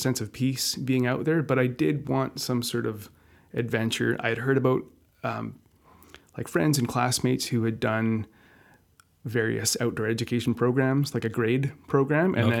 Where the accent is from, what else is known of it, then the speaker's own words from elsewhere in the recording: Vancouver, British Columbia, Canada; Sure. Yeah, I grew up in Vancouver in the False Creek area near Granville Island.